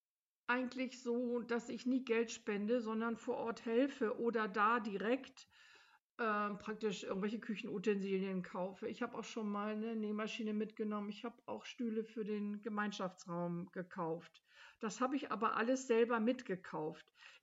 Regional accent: Germany; aber egal, wir sind ja auch Deutsche und die haben auch eine andere Einstellung.

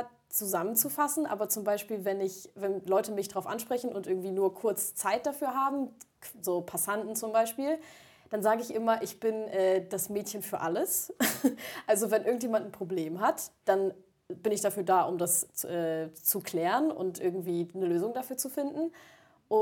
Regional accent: Hamburg, Germany; ich komme auch aus Hamburg und meine Eltern ich habe mit meinen Eltern noch zusammen gewohnt

